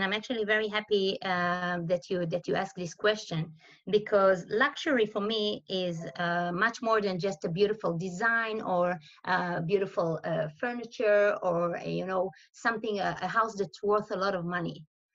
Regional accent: Israel; moved away as an adult; now in Switzerland; I'm originally from Israel

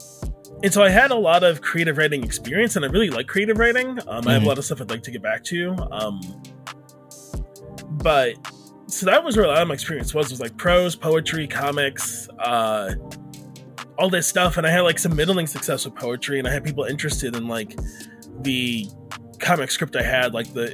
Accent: Detroit, Michigan, United States; Well, no, so I'm from Detroit, actually. Okay, I grew up in Detroit, but I moved out here for school and just stayed.

